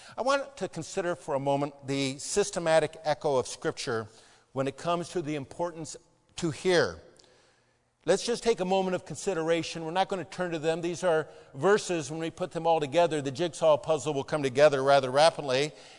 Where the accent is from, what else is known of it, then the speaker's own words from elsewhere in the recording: Newport Beach, California, United States; Remember, I grew up in Newport Beach, so I understand all this.